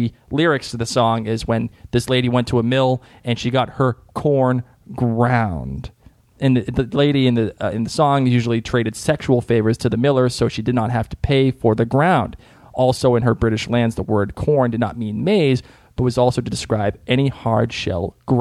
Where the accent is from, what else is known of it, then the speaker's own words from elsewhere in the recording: Boston, Massachusetts, United States; accent: Boston; And when I get excited that my Boston accent really comes out a lot.